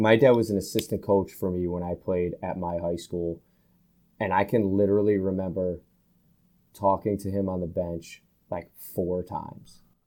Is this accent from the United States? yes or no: yes; New York, United States; which is where this Division II school, the College of St. Rose in my hometown, that's the league that they play in.